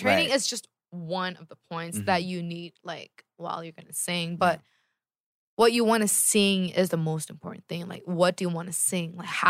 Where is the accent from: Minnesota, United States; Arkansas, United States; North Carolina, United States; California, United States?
California, United States; I'm from California.